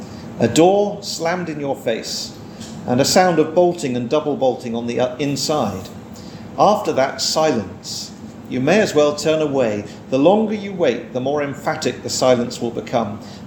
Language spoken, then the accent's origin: English; England, United Kingdom; I think I'm allowed to say that as an Englishman, that we English people are very reserved.